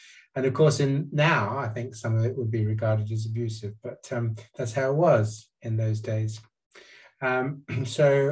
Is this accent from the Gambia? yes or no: yes; Gambia; born there; But I was born in the Gambia.